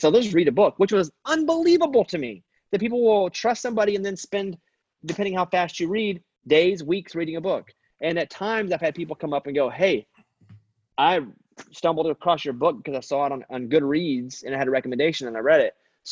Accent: Arkansas, United States; I grew up in Arkansas.

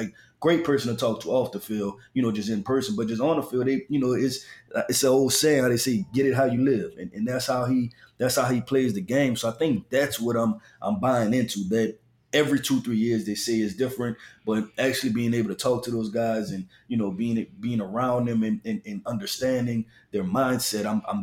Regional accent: the South, United States; I know I'm from the South.

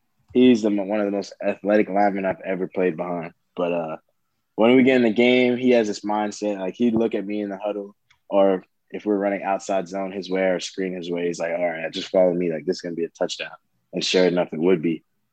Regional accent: Florida, United States; I'm coming from South Florida, so it was a little cold to me.

